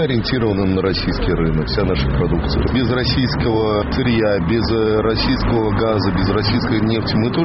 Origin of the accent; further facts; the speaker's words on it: Belarus; born there; Я считаю себя практически даже россиянином. Хотя я родился в Беларуси